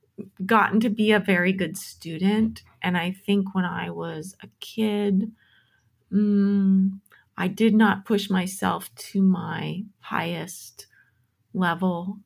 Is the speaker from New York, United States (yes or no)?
no; Alameda, California, United States; And so it really was pretty freaking great growing up in Alameda.